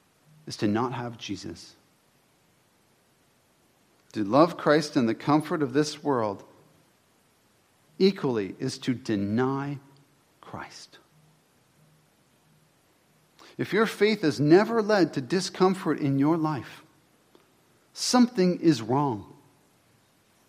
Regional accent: British Columbia, Canada; I'm a Canadian. Thank you very much. I have citizenship in this country. I went to university. I'm white. I grew up near Vancouver.

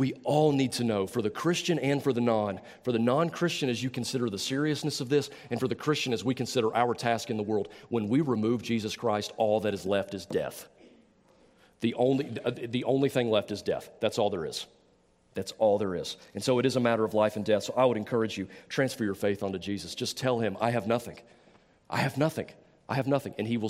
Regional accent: Southeast, United States; now in Iowa, United States; We've been in Iowa for 3 years, and we moved. And when we moved, we come from the Southeast, where you know if it gets cold, they cancel school.

